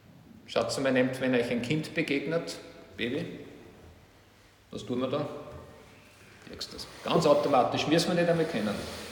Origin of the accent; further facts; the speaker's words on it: Upper Austria, Austria; Bei uns im Innviertel, wir haben es ein bisschen kleinstrukturierter gehabt, zumindest in meiner Umgebung.